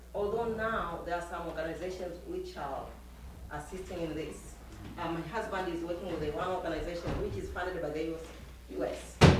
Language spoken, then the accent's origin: English; Tanzania; from Tanzania.